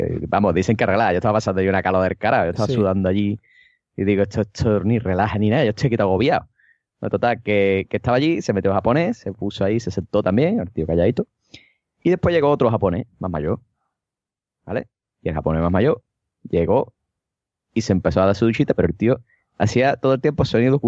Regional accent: Cádiz, Andalusia, Spain

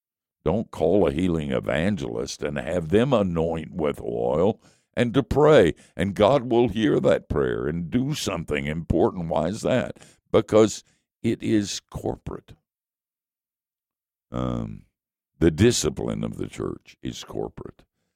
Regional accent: United States; I'm American, and whenever I'm in California and at that airport where there's a statue of John Wayne, I kneel.

